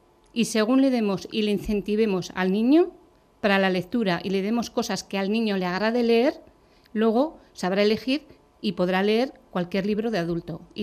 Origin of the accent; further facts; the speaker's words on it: Tafalla, Navarre, Spain; oye, por ese ICO tú eres de Navarra, ¿no? Y le digo, pues sí, le digo, de Tafalla.